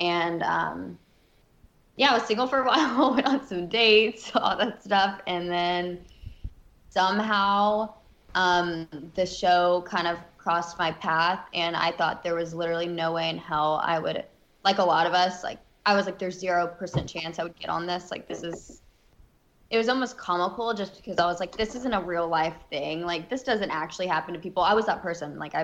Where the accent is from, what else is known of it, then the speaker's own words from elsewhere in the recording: Alabama, United States; I'm from Alabama, so I was always just kind of like, you know, I'd only seen like the South really and not done a bunch of traveling.